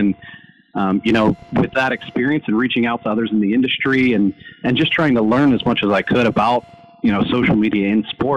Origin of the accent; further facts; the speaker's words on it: Pittsburgh, Pennsylvania, United States; I grew up in Pittsburgh and have been a fan all my life, and was one of the babies with the terrible towel on them when they were born.